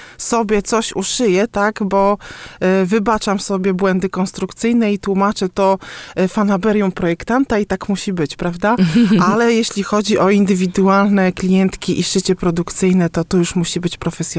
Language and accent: Polish; Kętrzyn, Warmian-Masurian Voivodeship, Poland; jestem z Kętrzyna.